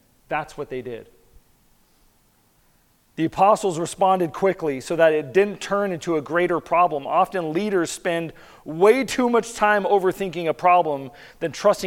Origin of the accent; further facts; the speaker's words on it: Salinas, California, United States; I remember I grew up in Salinas, California, and I went to swim lessons.